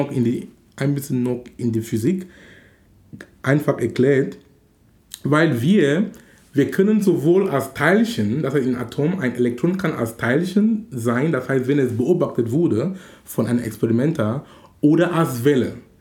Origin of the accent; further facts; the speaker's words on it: Cameroon; German is a second language; now in Hamburg, Germany; ob es jetzt in Hamburg sind, wo wir jetzt sind, oder in Kamerun, wo ich herkomme